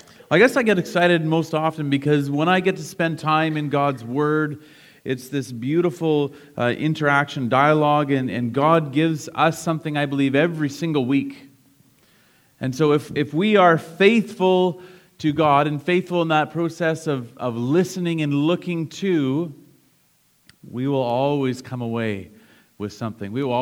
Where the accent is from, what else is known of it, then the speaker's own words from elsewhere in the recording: Canada; Sometimes we are so Canadian that we're so polite that we don't want to speak out loud.